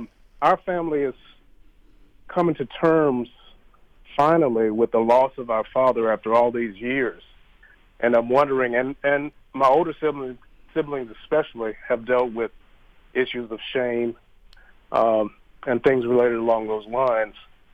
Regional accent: Virginia, United States; I'm from Virginia originally. I come from a family of 11. I'm the youngest.

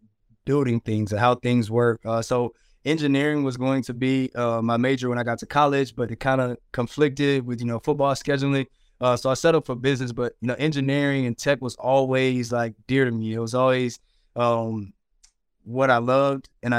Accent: Auburn, United States; whether it be my hometown, Auburn, or Boston, you know, those areas have all had an impact on my life, have allowed me to get to where I am.

